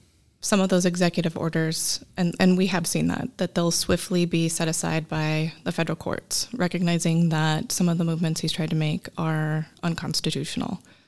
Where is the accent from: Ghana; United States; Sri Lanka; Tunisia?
United States; Los Angeles, California; I grew up in Los Angeles, so a lot of my friends groups that had mixed status families